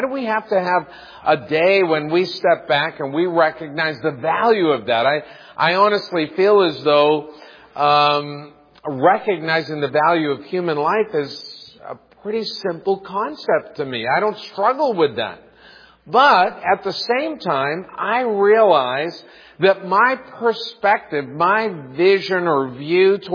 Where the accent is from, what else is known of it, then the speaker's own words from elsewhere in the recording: New England, United States; I grew up in New England. I grew up out in the country and we got snow.